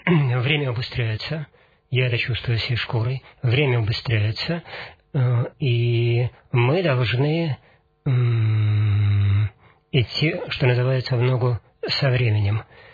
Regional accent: Perm, Perm Krai, Russia; уважаемые пермяки, но мне так кажется, я сам пермяк.

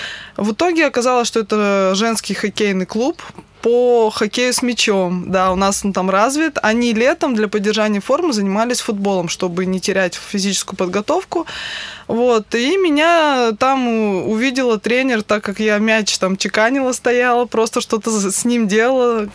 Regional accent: Irkutsk, Irkutsk Oblast, Russia; Я из Иркутска сама.

